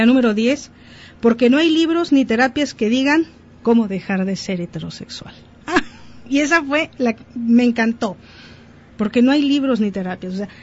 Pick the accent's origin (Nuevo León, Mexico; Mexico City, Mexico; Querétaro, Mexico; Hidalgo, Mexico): Mexico City, Mexico; Yo recuerdo cuando era niña en la Ciudad de México